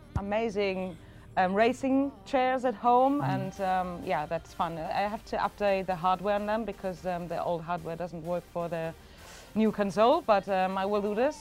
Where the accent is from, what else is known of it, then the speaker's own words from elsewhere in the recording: Germany; And I'm from Germany.